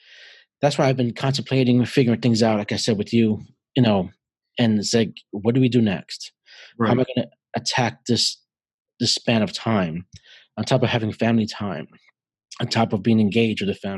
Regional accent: New York, United States; now in Atlanta, United States; I'm in Atlanta. I'm from New York.

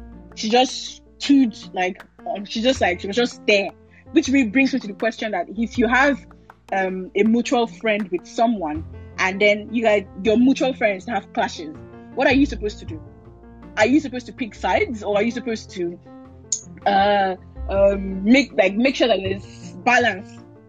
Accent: Nigeria; now in France; most of my friends are in Nigeria, like people I grew up with there in Nigeria

